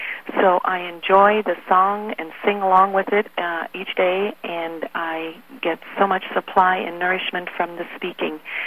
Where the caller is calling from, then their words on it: Newton, United States; Hello, I'm calling from Newton